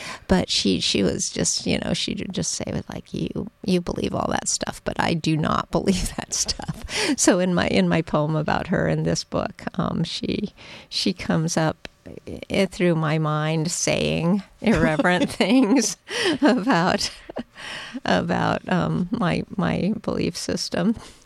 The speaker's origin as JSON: {"language": "English", "region": "Arizona", "country": "United States", "tie": "born or raised there", "said": "she grew up, of course, in Arkansas, and I grew up in Arizona, but my dad was from Mississippi"}